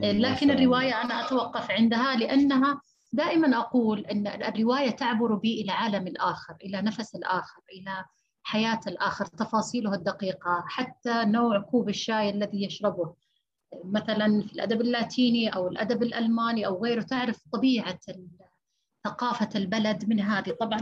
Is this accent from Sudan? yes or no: no; Saudi Arabia; فإحنا عندنا في السعودية كانت ثورة لنا في تويتر بالذات